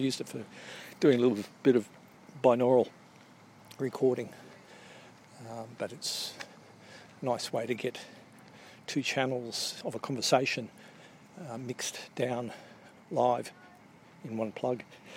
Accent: Australia; I'm Australian

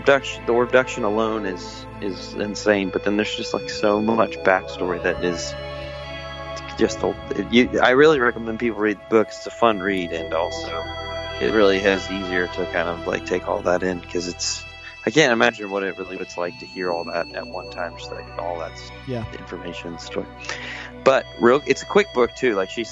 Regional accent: Florida, United States; We're both from Florida, so we're real.

